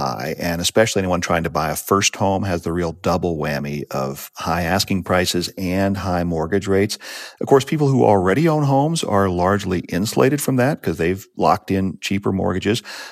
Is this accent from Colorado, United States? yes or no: yes; Denver, Colorado, United States; You talked this week with Ellen Lamont about the high cost of housing in my hometown of Denver.